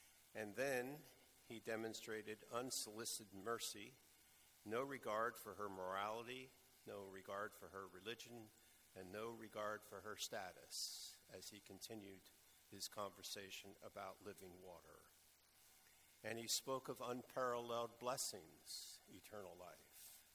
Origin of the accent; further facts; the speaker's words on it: Pennsylvania, United States; I grew up in Pennsylvania, and in Pennsylvania, if you lived together for 5 years, you could have what's called a common law marriage.